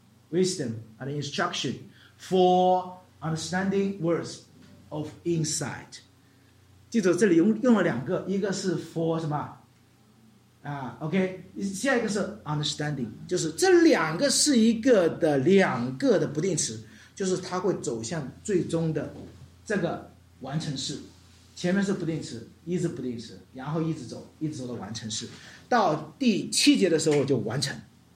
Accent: China; 我们中国人叫格言或者寓言或者比喻

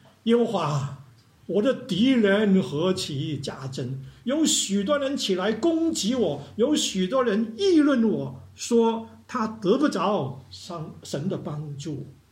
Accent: Guangdong, China; Chinese is a second language; 我是广东人嘛，我就讲的讲国语的时候，

